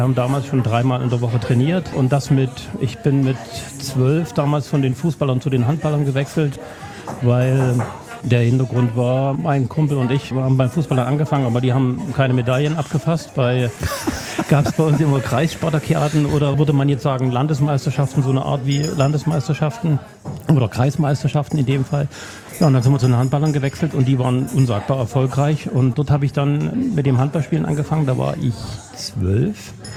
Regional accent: Saxony, Germany; ich bin sehr behütet aufgewachsen, da richtig auf dem Dorf. Ich sage mal, ich komme nicht direkt aus Lommatzsch, sondern von einem kleinen Ort.

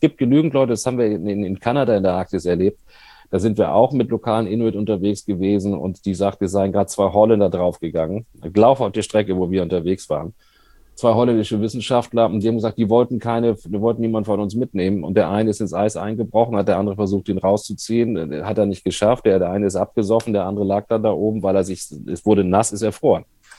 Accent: Hamburg, Germany; ich bin eigentlich in Hamburg groß geworden, ja.

